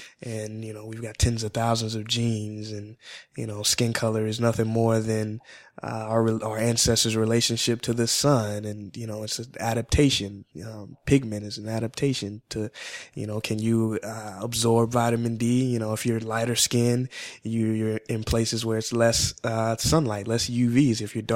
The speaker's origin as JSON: {"language": "English", "town": "St. Louis", "region": "Missouri", "country": "United States", "said": "I'm from St. Louis, Missouri, and St. Louis is very segregated."}